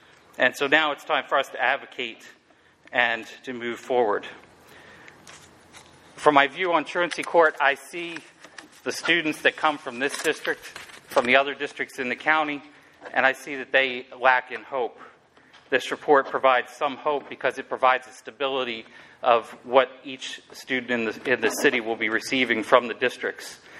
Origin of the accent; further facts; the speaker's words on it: Brandywine Hundred, Delaware, United States; I come from Brandywine 100. I also come from a broken home.